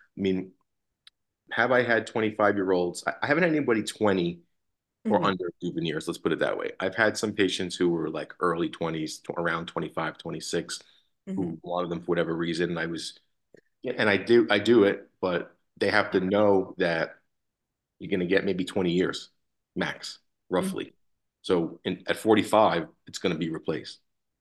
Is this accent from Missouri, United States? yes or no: no; New York, United States; moved away as an adult; now in Las Vegas, United States; I love the fact that I'm from New York originally, but I wouldn't live anywhere else right now. I love being in Las Vegas.